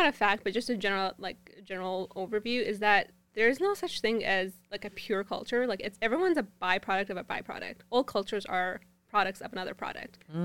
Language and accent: English; Fort McMurray, Alberta, Canada; It was great. I met some of the best people here that I'm still friends with.